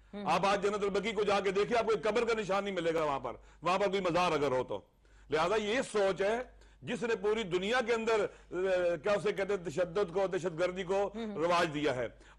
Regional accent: Pakistan; ہم پہلے پاکستانی ہیں, ہمارا وطن پاکستان ہے

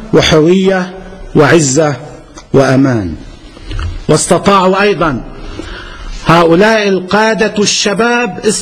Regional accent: Lebanon

